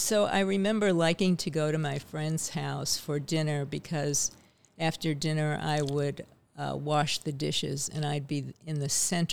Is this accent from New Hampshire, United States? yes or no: no; Buffalo, New York, United States; I grew up in Buffalo, New York, in a sort of upper middle class neighborhood and family, and very privileged.